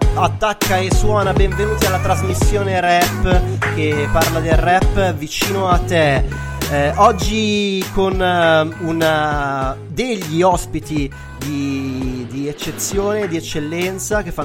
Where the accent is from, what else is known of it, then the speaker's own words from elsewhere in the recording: Milan, Lombardy, Italy; un centro di aggregazione giovanile situato a Baggio, che è anche la mia terra natia